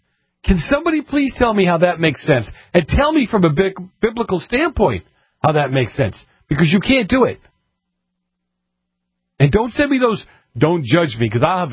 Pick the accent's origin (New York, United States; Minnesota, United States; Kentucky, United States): Kentucky, United States; I grew up in Kentucky. I know how they are.